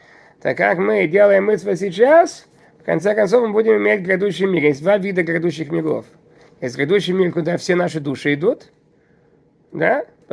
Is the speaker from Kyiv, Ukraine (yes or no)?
yes; Kyiv, Ukraine; also born or lived in Chernivtsi; Ну, я из Киева. Я крышу крыши. Родился в Черновцах.